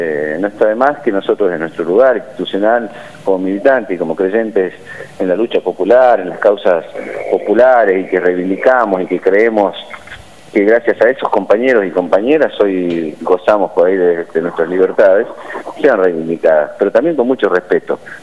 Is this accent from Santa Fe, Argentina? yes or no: no; La Rioja, Argentina; Nosotros como riojanos veíamos que esa lucha histórica contra el unitarismo y por la justicia social y la federalización de las cosas